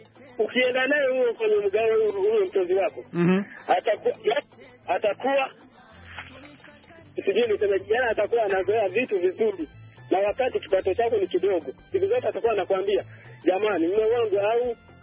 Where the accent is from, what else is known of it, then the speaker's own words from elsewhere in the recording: Lwele, Kagera, Tanzania; natoka Lwele, Karagwe, Tanzania.